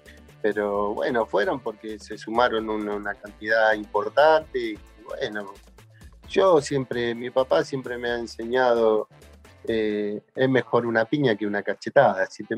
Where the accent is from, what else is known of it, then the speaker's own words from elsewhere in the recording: Villa Palito, Buenos Aires, Argentina; mido 1,90 m, me crié en Villa Palito, pasé por 1,000 situaciones